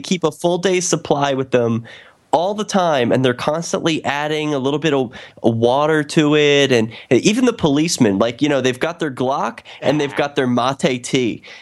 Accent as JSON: {"language": "English", "town": "San Francisco", "region": "California", "country": "United States", "said": "We're like, yeah, we're from San Francisco. Like, you know, of course we've had Indian food. We're from the States"}